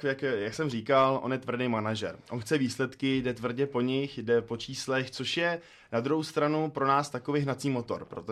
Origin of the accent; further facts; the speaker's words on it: Plzeň, Plzeň Region, Czechia; now in Prague, Czechia; já jsem vlastně původně z Plzně, no a tam ta cesta jako takhle začala a teď jsem tady v Praze